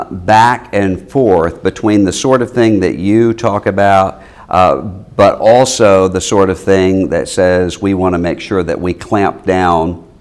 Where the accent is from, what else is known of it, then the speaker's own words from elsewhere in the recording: Mississippi, United States; they moved back to my home state of Mississippi.